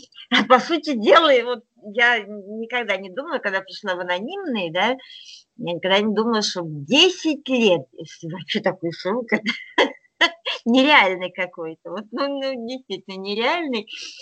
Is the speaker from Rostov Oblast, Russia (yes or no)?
no; Vyshny Volochyok, Tver Oblast, Russia; now in Moscow, Russia; я вообще из Тверской области, город Вышний Волочек, и вот там вот я всю свою сознательную жизнь жила